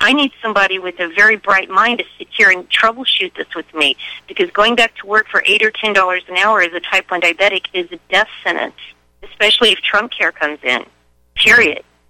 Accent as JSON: {"language": "English", "region": "Massachusetts", "country": "United States", "moved": "yes", "said": "I left Massachusetts, actually. That's why I said I'm from Massachusetts, but I'm not in Massachusetts right now."}